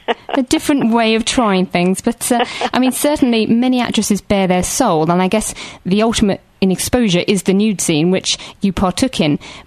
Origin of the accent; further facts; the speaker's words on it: Potters Bar, East of England, United Kingdom; a fellow Hertfordshire lass, because I grew up in Potter's Bar.